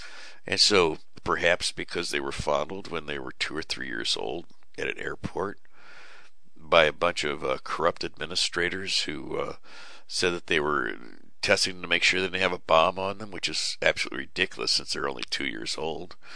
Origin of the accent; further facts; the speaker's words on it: United States; And I just love it because I'm an American.